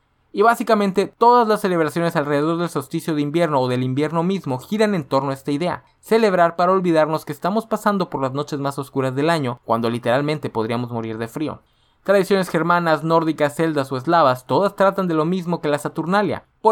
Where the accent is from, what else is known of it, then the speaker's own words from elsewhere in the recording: Mexico; Y como mexicanos nosotros podemos presumir que no toda nuestra estética navideña es producto del capitalismo